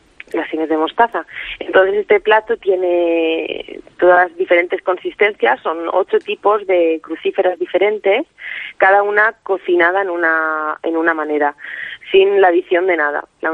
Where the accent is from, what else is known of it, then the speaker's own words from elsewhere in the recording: Spain; Yo vengo de España, es algo que me llevaré siempre dentro, vaya donde vaya.